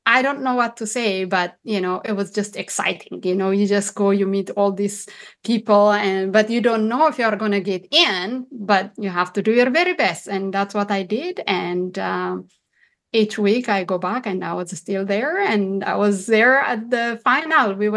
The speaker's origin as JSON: {"language": "English", "region": "Addis Ababa", "country": "Ethiopia", "tie": "born or raised there", "said": "I grew up in Addis Ababa"}